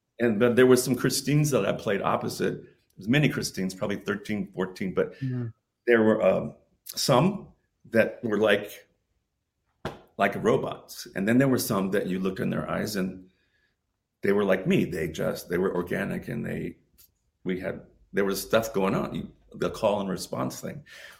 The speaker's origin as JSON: {"language": "English", "town": "Orlando", "region": "Florida", "country": "United States", "tie": "born or raised there", "said": "And then we got to take it to my hometown of Orlando."}